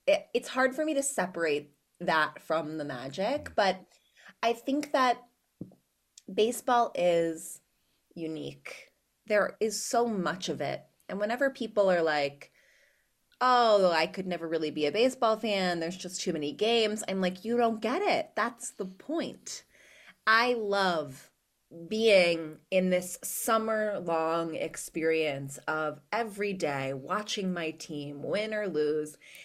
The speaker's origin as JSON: {"language": "English", "region": "Utah", "country": "United States", "tie": "born or raised there", "also_born_or_lived": "New York", "said": "Yeah, I grew up here in Utah, and I graduated from high school, and I went to NYU"}